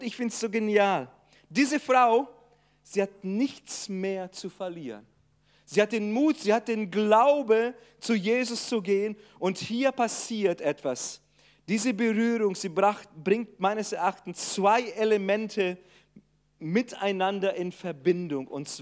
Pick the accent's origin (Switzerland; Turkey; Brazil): Brazil; ich bin ja Brasilianer, gebürtiger Brasilianer